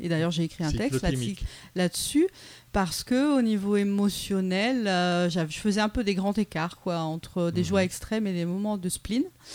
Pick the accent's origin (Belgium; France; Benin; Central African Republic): France; Réunion; born there; j'ai un créole très pauvre. Je parle créole parce que je suis née à La Réunion.